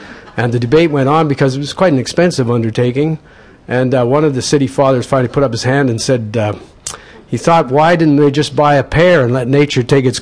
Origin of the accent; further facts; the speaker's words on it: Moose Jaw, Saskatchewan, Canada; I actually like Toronto a lot because I came from Moose Jaw, and the contrast is actually quite substantial.